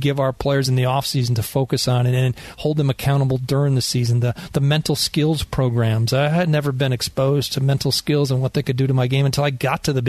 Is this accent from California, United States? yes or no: no; Wisconsin, United States; you know, I grew up in the Midwest in Wisconsin. I was a Brewers fan.